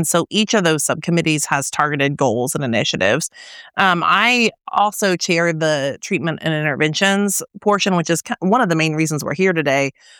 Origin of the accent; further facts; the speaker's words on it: United States; I, too, am from Brown County and also a parent of kids in Brown County schools.